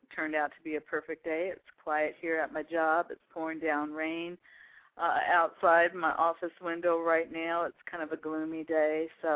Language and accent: English; Pacific Northwest, United States; Just listening to the amazing group duo of … from right here in my hometown, the Pacific Northwest.